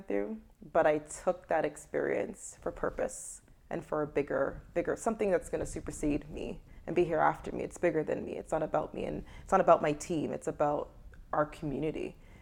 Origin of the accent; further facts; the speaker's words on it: Canada; my lived experience as a Canadian Black nurse through my academic journey, as well as Canadian Black nurse in leadership.